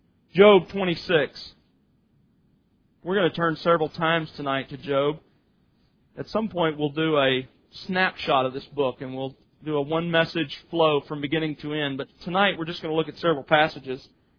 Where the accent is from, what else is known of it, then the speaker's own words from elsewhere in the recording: Mobile, Alabama, United States; I grew up in Mobile, Alabama. Every summer afternoon, about 2 o'clock to 3 o'clock, some of you have lived there, you'll know what I mean, a thunderstorm came off of the Gulf of Mexico